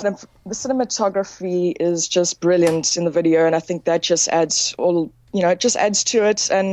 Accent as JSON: {"language": "English", "town": "Port Elizabeth", "region": "Eastern Cape", "country": "South Africa", "lives_now": "Cape Town, South Africa", "said": "I'm phoning from Cape Town. I'm from Port Elizabeth, but..."}